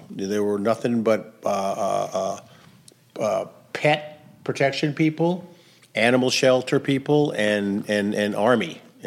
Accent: New Orleans, Louisiana, United States; When I say I'm from New Orleans, and you know, I could be in Tallinn, Estonia.

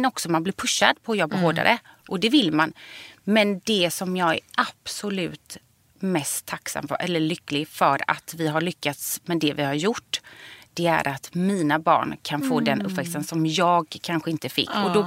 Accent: Gothenburg, Västra Götaland County, Sweden; Jag kommer från Göteborg... Du vet, mellanklass är inget speciellt då. Frisörbarn, pappa spanjor, inte homosexuell.

